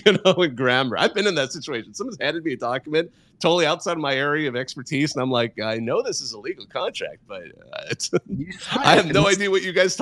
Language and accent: English; Bakersfield, California, United States; I'm now thinking, because I grew up in Bakersfield